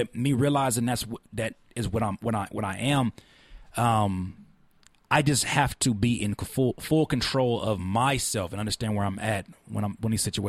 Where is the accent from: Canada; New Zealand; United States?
United States; California; I came from Cali where ain't no damn snow.